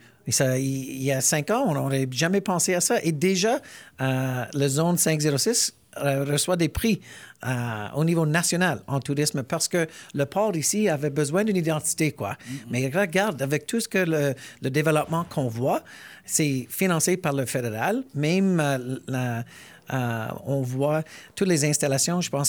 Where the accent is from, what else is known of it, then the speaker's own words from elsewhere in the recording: Alberta, Canada; je viens de l'Alberta, donc je vis dans un paradoxe. Je suis un libéral de l'Alberta